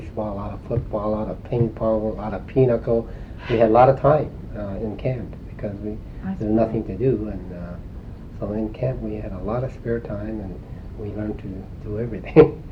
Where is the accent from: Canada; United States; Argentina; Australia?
United States; West Coast; he knew that I came from the West Coast.